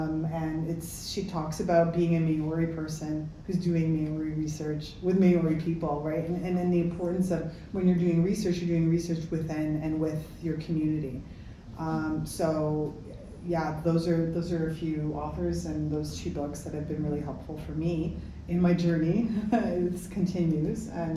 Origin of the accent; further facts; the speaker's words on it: Chicago, Illinois, United States; You know, so I'm second generation. Mm-hmm. I was born and raised in Chicago, so my kids are third generation and half fourth generation because my husband's third generation.